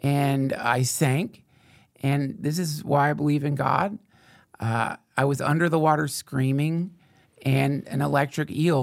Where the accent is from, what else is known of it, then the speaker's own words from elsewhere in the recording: Georgia, United States; But you know, I grew up